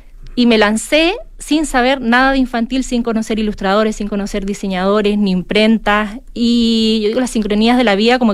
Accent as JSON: {"language": "Spanish", "town": "La Serena", "region": "Coquimbo", "country": "Chile", "tie": "born or raised there", "said": "Porque yo soy oriunda de La Serena y me interesaba hacer rescate editorial."}